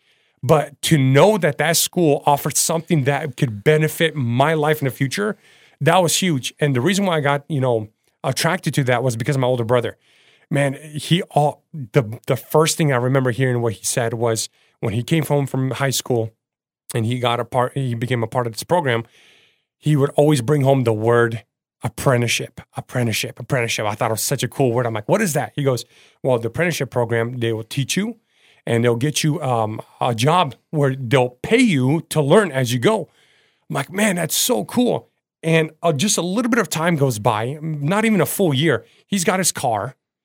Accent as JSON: {"language": "English", "town": "Portland", "region": "Oregon", "country": "United States", "said": "I'm from Portland, Oregon. So the Oregon Trail mm-hmm. was huge for me."}